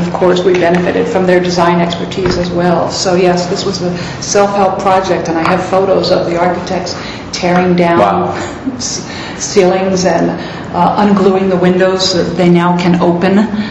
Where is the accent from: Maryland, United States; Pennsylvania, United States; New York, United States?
New York, United States; New York City; born there; I was born in New York City. Yeah, so far, far away.